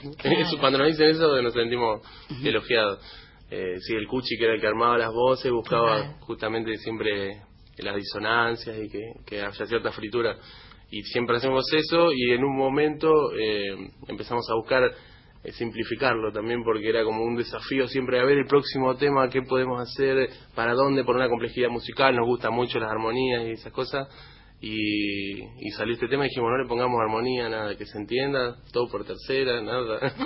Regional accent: Las Heras, Argentina; yo soy de Las Heras, mando un saludo a toda la gente de Las Heras, que es un pueblo acá a 100 kilómetros y de donde estamos viviendo hace un par de meses.

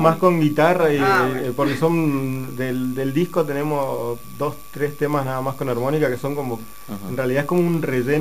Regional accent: Argentina; estamos ahí dando manotazos de ahogado como argentinos

